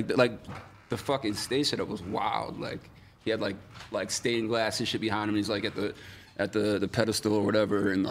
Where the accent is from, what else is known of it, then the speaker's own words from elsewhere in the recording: Syracuse, New York, United States; Like, growing up in Syracuse, we go to hardcore shows all the time.